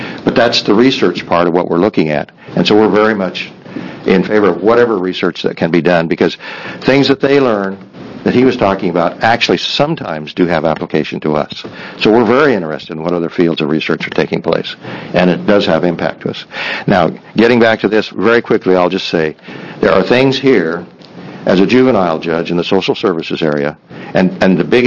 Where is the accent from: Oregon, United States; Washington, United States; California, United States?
Oregon, United States; I grew up in Malheur County. I've moved to Morrill County in 1978. I've been a resident of Oregon all my life